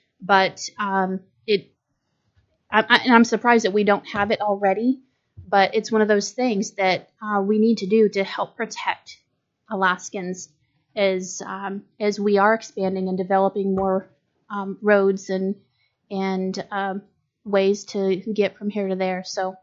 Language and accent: English; Homer, United States; I come from Homer. I grew up there. If there's anyone who can protest, it is my community.